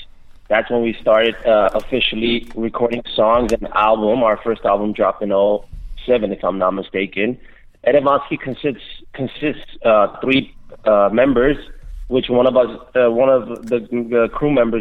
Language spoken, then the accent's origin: English; Glendale, California, United States; But I was from Glendale, but I got introduced to them by another friend.